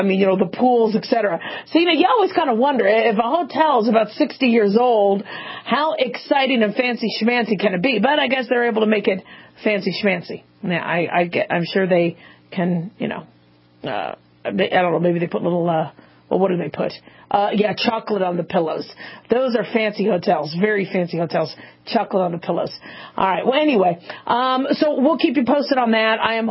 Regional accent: Phoenix, Arizona, United States; also born or lived in California / Las Vegas; I mean, I live in Las Vegas, right? And so I grew up, I grew up in Phoenix. I was born in California, grew up in Phoenix and Vegas.

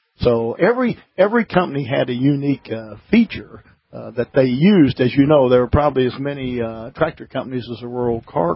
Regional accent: Columbia, Missouri, United States; I'm from Columbia, Missouri, so it's a 750-mile trip one way for me.

